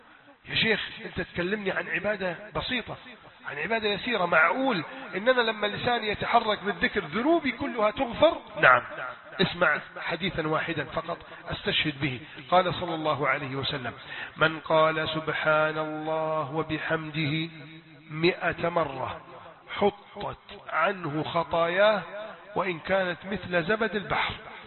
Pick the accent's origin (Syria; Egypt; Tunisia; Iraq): Egypt